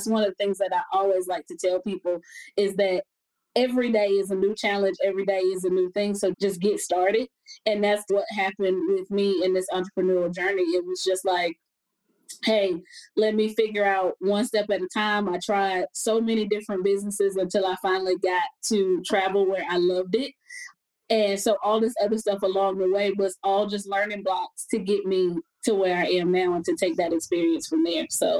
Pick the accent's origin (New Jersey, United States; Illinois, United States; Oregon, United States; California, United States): Illinois, United States; Chicago; I grew up in Chicago. I'm from the west side of Chicago.